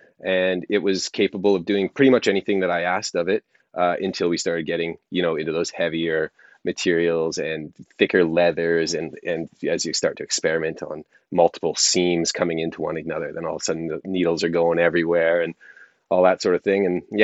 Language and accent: English; Canada; moved away as an adult; now in Australia; my accent probably betrays me. I grew up in Canada, and then I have lived in Australia for my entire adult life, pretty much, but enough time to get my accent sorted out.